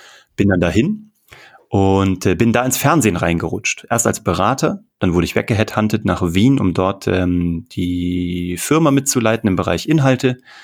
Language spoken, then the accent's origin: German; Kassel, Hesse, Germany; Also ich habe mit 8 Jahren in Kassel, wo ich herkomme, angefangen zu zaubern